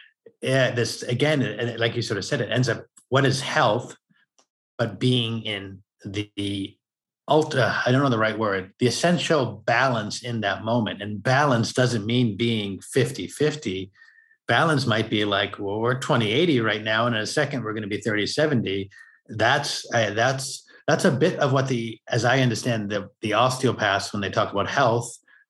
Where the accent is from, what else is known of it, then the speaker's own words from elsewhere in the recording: United States; And I grew up in America, where we're like, screw groups, I'm going to do it myself.